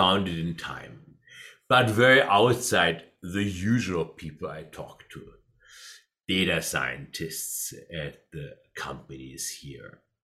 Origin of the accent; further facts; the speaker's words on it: Freiburg, Baden-Württemberg, Germany; English is a second language; moved away as an adult; also born or lived in China; now in United States; being from Germany, having I was born in Freiburg, but having spent the last 30 years in the United States, and about maybe in months there, 4 years or so in the People's Republic of China in Shanghai